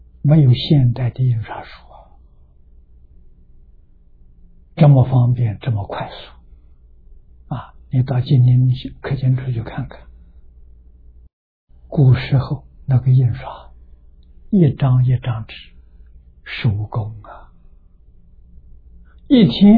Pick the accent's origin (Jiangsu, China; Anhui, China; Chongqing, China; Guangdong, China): Anhui, China; born there; 我出生在安徽省，我们安徽全省只有2套半大藏经